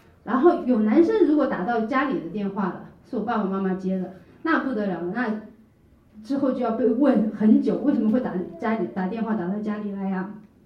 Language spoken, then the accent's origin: Chinese; Hubei, China; 因为我家老家是湖北，然后就选很多绝对不是湖北的，甚至从湖北过去要很远很远的地方的大学